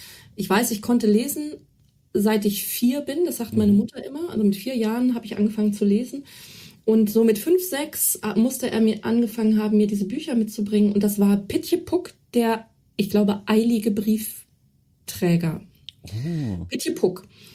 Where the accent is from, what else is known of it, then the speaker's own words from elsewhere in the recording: Celle, Lower Saxony, Germany; der Bibliothek in Celle, wo ich herstamme